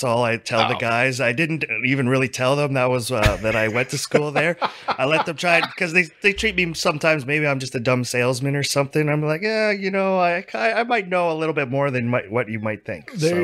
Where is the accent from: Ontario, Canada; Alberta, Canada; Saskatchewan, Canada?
Alberta, Canada; And I'll always be thankful for that, because I'm from Alberta.